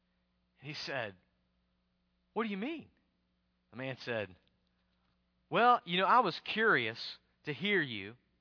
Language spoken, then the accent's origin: English; the South, United States; I mean, I grew up in the South, but sometimes I wonder if the South isn't the walked over district.